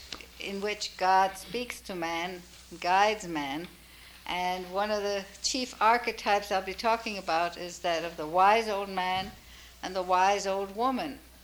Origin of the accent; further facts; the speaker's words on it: Minneapolis, Minnesota, United States; I come from Minneapolis, and I could take orders for that book.